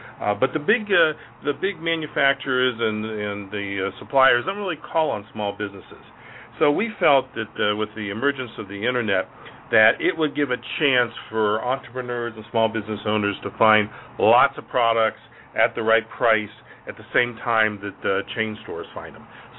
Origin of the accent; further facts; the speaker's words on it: Ohio, United States; I grew up in Ohio. I went to Miami of Ohio